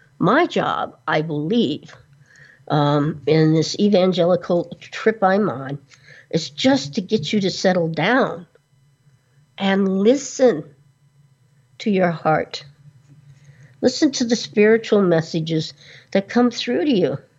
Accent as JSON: {"language": "English", "town": "Detroit", "region": "Michigan", "country": "United States", "tie": "born there", "also_born_or_lived": "California / Florida", "lives_now": "North Carolina, United States", "said": "You know, I was born in Detroit, lived in California for a zillion years, and I moved and lived in Florida when I was a kid. But I come back to North Carolina"}